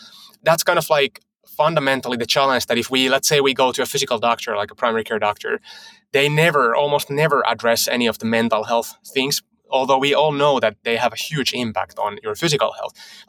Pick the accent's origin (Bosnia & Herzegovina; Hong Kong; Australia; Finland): Finland; moved away as an adult; now in United States; I'm from Finland originally. So I moved to the States in 2018 with Meru Health, with my current company. But way back, I studied computer science, did my undergrad and graduate studies in Finland.